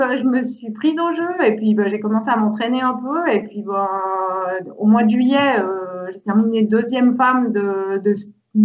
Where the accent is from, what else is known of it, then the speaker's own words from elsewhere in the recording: Valais, Switzerland; j'ai 37 ans et puis je viens de Suisse, du Val-de-Bagne.